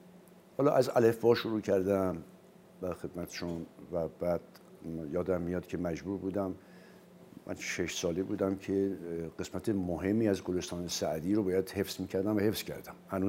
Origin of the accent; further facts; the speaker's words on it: Tehran, Tehran Province, Iran; حدود یک سال بعد من همونجا متولد شدم. ظاهراً تا 2 سال و اندی همونجا بودم و بعد آمدیم به تهران. یعنی من در واقع بیشتر ایام کودکیم رو در تهران سپری کردم.